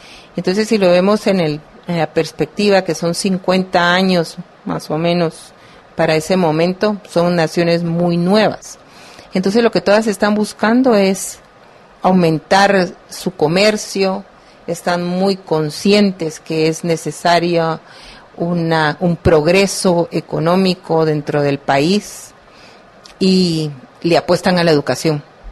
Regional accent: Guatemala

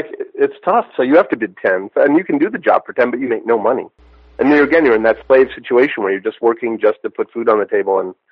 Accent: Nantucket, Massachusetts, United States; and I explain that I'm from Nantucket, and I was confused by the road work.

